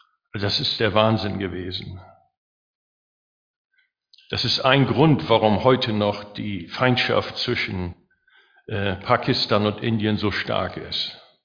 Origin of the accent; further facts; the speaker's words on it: Germany; Manchmal muss man dann als Deutscher, wenn man so im Gespräch ist mit manchen Leuten, den Hitlerzahn ziehen. Dass sie denken, wir sind doch Deutsche, wir müssen doch Hitler toll finden.